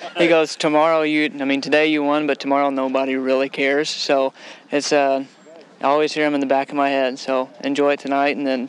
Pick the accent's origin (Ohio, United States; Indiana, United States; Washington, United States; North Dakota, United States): Indiana, United States; Evansville; If it wasn't for the city of Evansville and the support I have back at home, this wouldn't be possible.